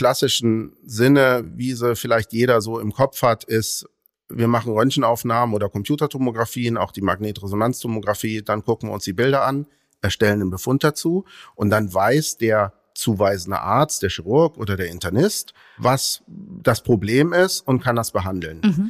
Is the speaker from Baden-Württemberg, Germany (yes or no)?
no; Düren, North Rhine-Westphalia, Germany; also born or lived in Würzburg; ich bin zwar gebürtiger Würzburger, das ist auch wichtig, aber bin schon in jungen Jahren nach Düren gekommen und bin im Rheinland groß geworden.